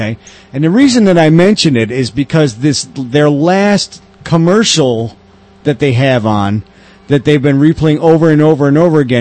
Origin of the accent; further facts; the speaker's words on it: Canada; Yeah, it's because I'm Canadian.